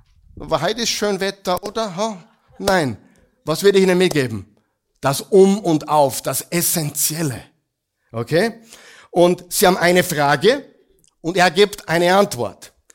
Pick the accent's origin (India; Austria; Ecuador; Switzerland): Austria; Linz, Upper Austria; born there; Ich bin ein gebürtiger Linzer, ja? Linz und Oberösterreich.